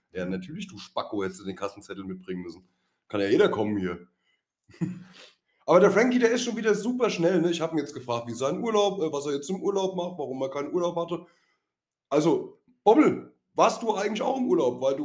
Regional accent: East Germany, Germany; Wir kommen ja alle aus dem Osten.

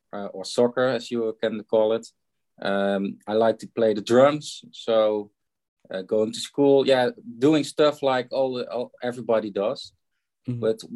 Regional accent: Veldhoven, North Brabant, Netherlands; English is a second language; English is not my first language, so I apologize when it's not that well. But I'm from the Netherlands. I'm born in the city of Veldhoven. It's near to Eindhoven.

